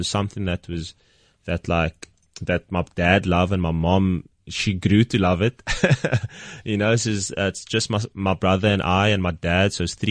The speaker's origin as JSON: {"language": "English", "town": "Cape Town", "region": "Western Cape", "country": "South Africa", "tie": "born or raised there", "said": "I grew up in the Cape Flats, so I stayed in a suburb called Surrey Estate, and it's next to the very notorious Manenberg in Cape Town."}